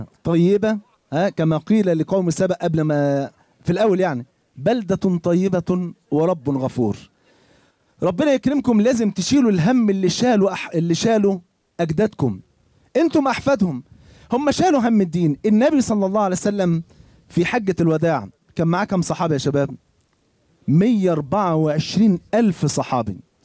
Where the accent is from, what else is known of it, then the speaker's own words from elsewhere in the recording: Egypt; قلت زمان للشباب، عندنا في مصر